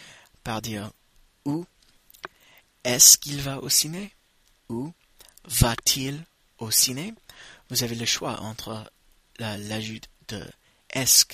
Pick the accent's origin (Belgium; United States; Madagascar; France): United States; French is a second language; je suis américain